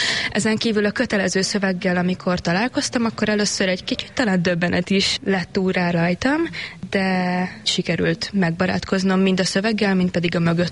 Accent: Hungary; first language Hungarian; és azáltal, hogy magyarnak születtem, és magyarul tanultam meg elsősorban

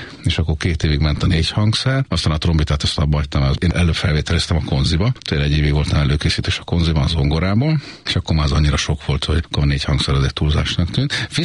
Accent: Budapest, Hungary; Itt nőttem föl először a harmadik kerületben, aztán 4 éves koromtól. Mindig azt mondták, hogy Budapest legbüdösebb helyén nőttem föl, akkor Mártirok útja volt, ma már Margit körül, és ott éltem egészen 2000-ig, vagy 2001-ig.

